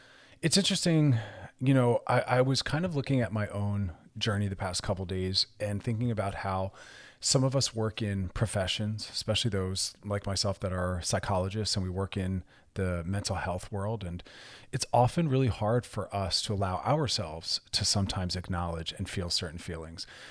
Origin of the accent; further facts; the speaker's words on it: Philadelphia, Pennsylvania, United States; accent: Philly; my Philly